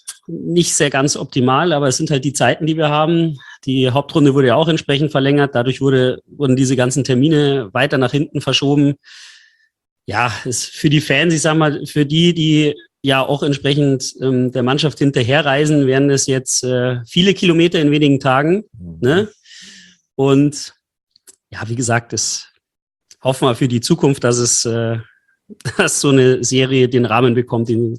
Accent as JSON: {"language": "German", "region": "Berlin", "country": "Germany"}